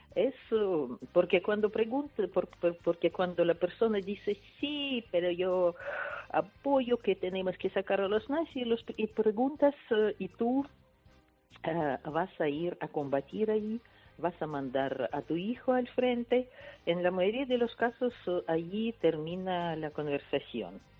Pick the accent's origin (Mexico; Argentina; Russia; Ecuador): Russia; La verdad que yo no quiero salir. Yo quiero vivir en mi país. Es mi derecho.